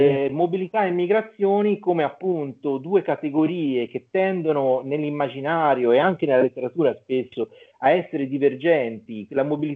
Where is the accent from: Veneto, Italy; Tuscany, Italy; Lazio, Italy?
Tuscany, Italy; Florence; Io insomma sono fiorentino, lavoro a Genova, ma sono fiorentino